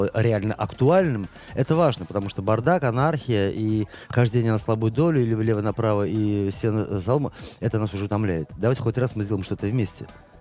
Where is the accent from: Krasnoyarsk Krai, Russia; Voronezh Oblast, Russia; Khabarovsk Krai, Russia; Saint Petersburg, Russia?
Saint Petersburg, Russia; Наконец-то мы в родном городе, в центре города, вот на Дворцовой.